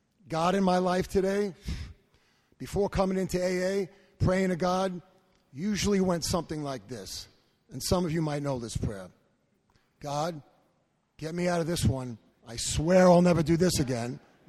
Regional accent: Brooklyn, New York, United States; I grew up in Brooklyn. Hard to believe, right?

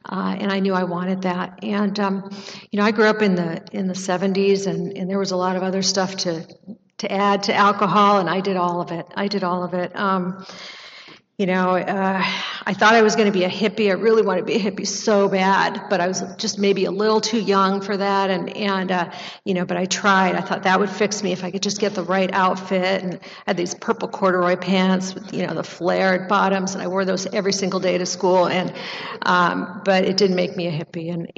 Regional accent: California, United States; I grew up in Northern California, the product of two alcoholic parents who told us over and over again they never really wanted to have kids

